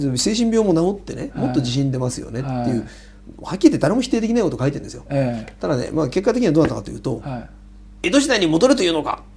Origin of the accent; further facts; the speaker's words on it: Yamaguchi, Japan; born there; でも山口県生まれですからね、韓国系の人そこら辺死ぬでいるんでね、ごく普通に一緒に暮らしてるんで